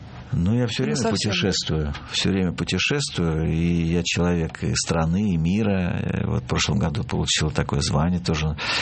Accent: Khabarovsk, Khabarovsk Krai, Russia; born there; now in Moscow, Russia; Сам я родился в Хабаровске, на Дальнем Востоке. Поэтому я хочу передать привет Дальнему Востоку. А жителям остальной страны хочу сказать, что мы, дальневосточники, тоже можем извлекать звуки.

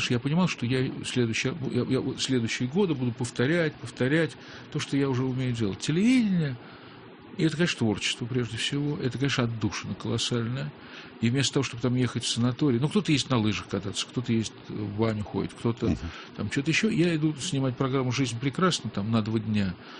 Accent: Kyrgyzstan; born there; я родился в России, то есть я родился в Киргизии.

